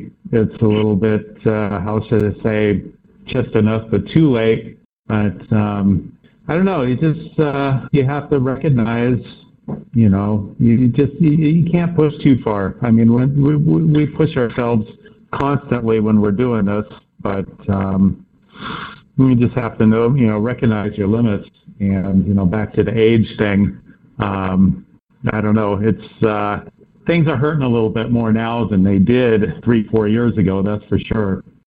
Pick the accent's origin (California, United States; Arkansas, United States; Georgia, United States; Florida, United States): California, United States; Santa Cruz; I grew up in Santa Cruz, though, and Santa Cruz sits on the Monterey Canyon, which is one of the deepest inshore canyons in the world. The water in my hometown is colder than almost anywhere on the West Coast